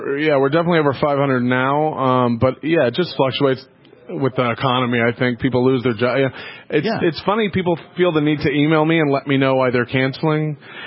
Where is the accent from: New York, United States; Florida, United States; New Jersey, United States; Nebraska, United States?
Florida, United States; now in Los Angeles, United States; I'm actually from Florida.